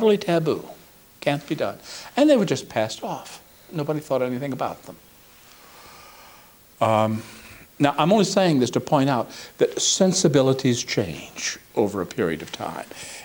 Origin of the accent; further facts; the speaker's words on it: United States; I'm an American. I was born here.